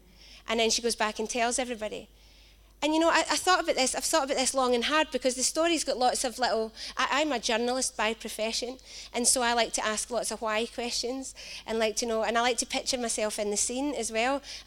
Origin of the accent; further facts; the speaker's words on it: Glasgow, Scotland, United Kingdom; now in Newcastle, United Kingdom; he's got a little kind of funny accent with us because I'm from Glasgow.